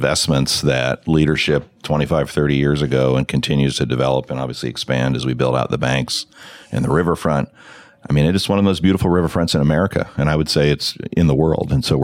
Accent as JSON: {"language": "English", "town": "Columbus", "region": "Ohio", "country": "United States", "tie": "born or raised there", "said": "you know, I'm a Columbus kid. I grew up in Columbus. You know, places like Ohio State are sprawled, right?"}